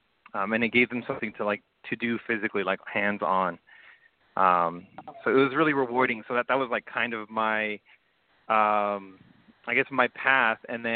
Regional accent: Fresno, California, United States; I grew up in Southeast Fresno, and then I went to Edison in South to high school at Edison in Southwest.

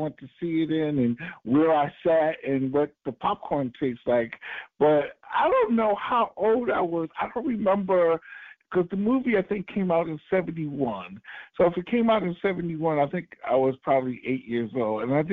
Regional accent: New York, United States; You know, I have to say, you know, I grew up in New York, and my mom was a big movie nut

